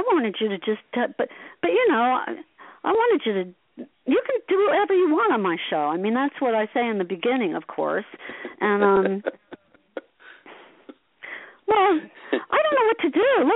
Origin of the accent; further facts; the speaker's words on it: Asbury Park, New Jersey, United States; But so everybody, I think because I grew up in Asbury Park, people have an interest in me.